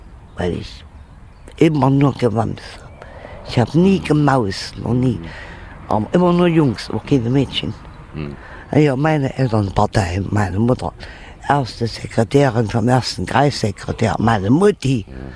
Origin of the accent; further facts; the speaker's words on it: Weimar, Thuringia, Germany; also born or lived in Heiligenstadt; Nee, ich bin in Heiligenstadt geboren, ich bin aber in Weimar groß geworden. Ich hätte gar nicht hierher ziehen brauchen wieder. Ich habe erst fast 5 Jahre in der Erfurter Straße gewohnt.